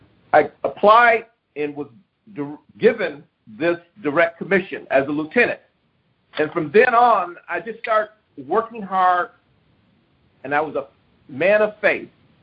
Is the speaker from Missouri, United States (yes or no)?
no; Detroit, Michigan, United States; I grew up in Detroit and I just needed an opportunity to start all over again.